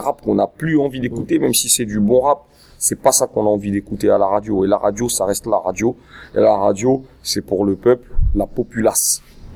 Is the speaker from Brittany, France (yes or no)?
no; Val-de-Fontenay, Île-de-France, France; Moi, je suis de Val-de-Fontenay, lui, il est de Montreuil. Donc, on est collés.